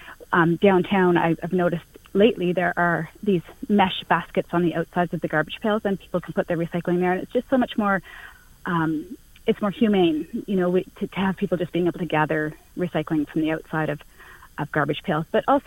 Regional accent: Ottawa, Ontario, Canada; I'm from Ottawa

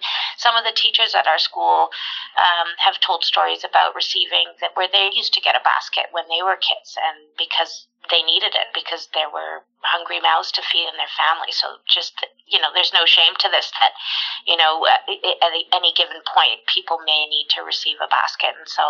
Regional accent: Montreal, Quebec, Canada; I know that I'm from Montreal

